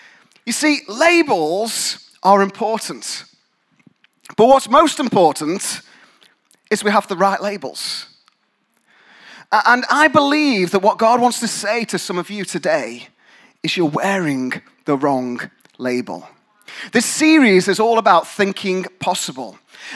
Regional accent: England, United Kingdom; I'm English, it's what we have for breakfast a lot of the time.

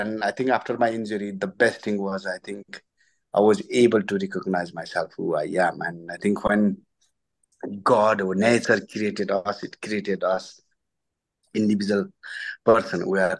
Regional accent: Nepal; English is a second language; because the way I grew up in Nepal, I thought that, you know, I couldn't do anything

